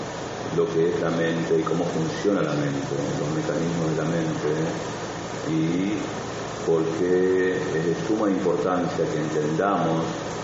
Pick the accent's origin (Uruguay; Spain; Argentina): Argentina; accent: Argentine; also born or lived in India; now in Orange County, United States; mi acento es de Argentina, y para que se resume por primera vez, hace más de 20 años que soy monje. Me formé en la India y hace ya van a ser 10 años que estoy viviendo en los Estados Unidos.